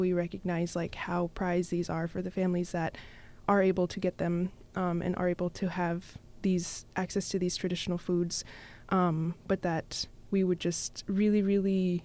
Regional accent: Togiak, Alaska, United States; now in Bethel, United States; I'm originally from Togiak, but I live and work here in Bethel.

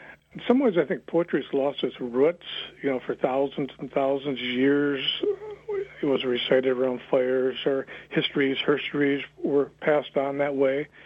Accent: Marion, Michigan, United States; I was born in Cadillac, but I was raised in a little town of about 800 people south of Cadillac, southeast of Cadillac, called Marion.

